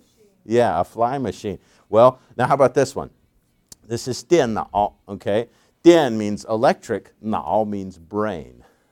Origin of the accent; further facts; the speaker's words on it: China; growing up in China, I had the opportunity to spend a good deal of time studying Chinese.